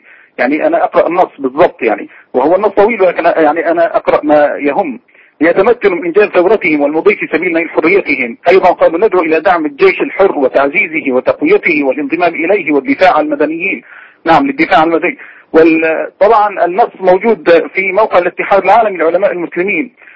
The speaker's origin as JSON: {"language": "Arabic", "country": "Syria", "said": "وأنا سوري على فكرة يعني."}